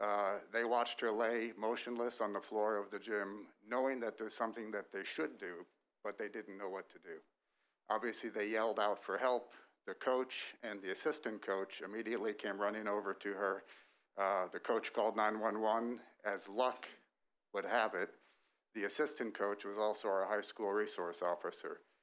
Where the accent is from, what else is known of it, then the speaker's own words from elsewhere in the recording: Ormond Beach, Florida, United States; I'm from Ormond Beach, Florida, almost a neighbor of Representative Fedoroff.